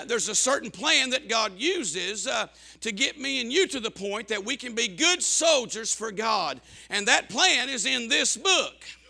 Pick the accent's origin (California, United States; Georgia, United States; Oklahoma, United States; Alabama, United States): Alabama, United States; I was from Alabama, never been out of the state.